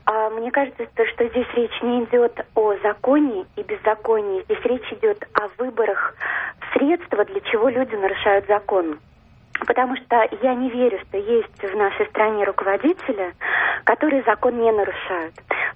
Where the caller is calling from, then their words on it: Moscow, Russia; я звоню из Москвы.